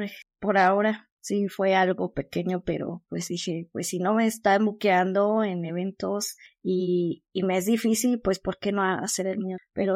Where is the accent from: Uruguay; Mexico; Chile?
Mexico; Hidalgo; aquí en Hidalgo, pues sí, bueno, de niña sí, tal vez lo llegué a escuchar